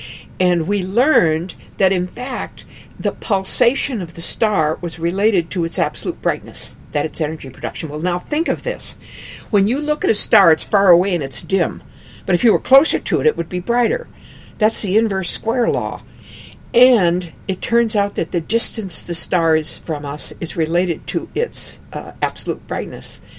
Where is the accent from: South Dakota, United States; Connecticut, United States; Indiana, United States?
South Dakota, United States; Aberdeen; Well, I grew up in Aberdeen, South Dakota, a little town, 25,000, and women interested in science were curiosity in those days.